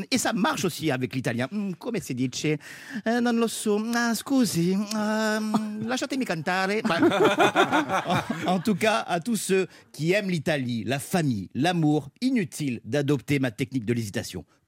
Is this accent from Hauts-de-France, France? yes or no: no; Nice, Provence-Alpes-Côte d'Azur, France; en réalité, je suis niçois et d'origine vietnamienne. C'est bien, je suis fier de mes origines